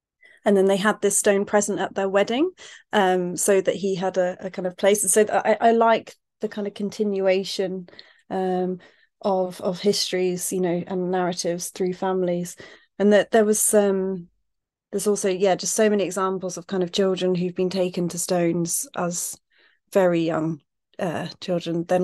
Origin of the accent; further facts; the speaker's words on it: Connacht, Ireland; So I grew up in Ireland, in County Galway, but we used to spend a lot of time going to the Burren